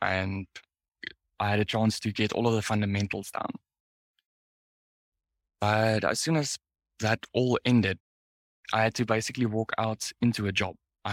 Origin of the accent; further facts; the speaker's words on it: Pretoria, Gauteng, South Africa; Well, since I was born and raised here in Pretoria